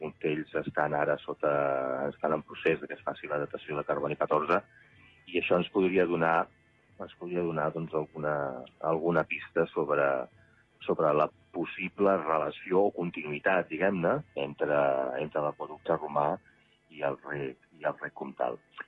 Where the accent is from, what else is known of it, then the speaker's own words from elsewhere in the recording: Barcelona, Catalonia, Spain; perquè sóc fill del Clot